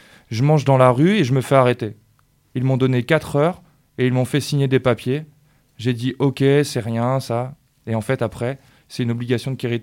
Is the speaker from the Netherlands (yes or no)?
no; France; J'ai grandi ici en France.